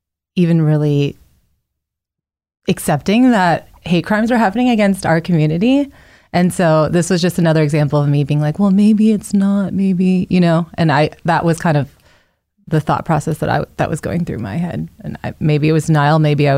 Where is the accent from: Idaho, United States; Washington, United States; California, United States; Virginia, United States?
Virginia, United States; I am, yeah, from Northern Virginia. Both of my parents are Chinese immigrants.